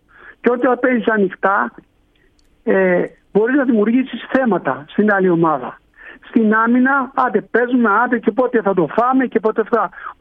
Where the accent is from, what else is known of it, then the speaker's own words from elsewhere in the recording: Lavrio, Attica, Greece; also born or lived in Nea Ionia; Εμένα, κοίτα, εγώ έχω γεννηθεί στη Νέα Ιωνία, ο πατέρας μου είναι από τη Ζαχάρα.